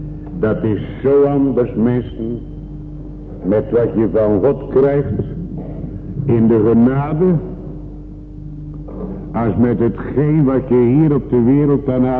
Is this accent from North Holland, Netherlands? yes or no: no; South Holland, Netherlands; Ja, we hadden bij ons in Zuid-Holland zo'n arme man vroeger toen dat kwam in Nederland of in Amerika. We hadden een klein kerkje, nog een klein kerkje, geen konstorietje.